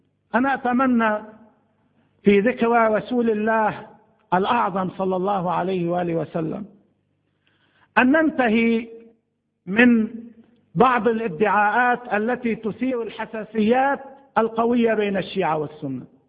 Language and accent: Arabic; Lebanon; كلبنانيين على سبيل المثال كمسلمين ومسيحيين